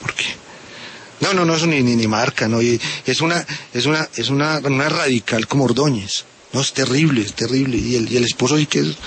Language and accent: Spanish; Colombia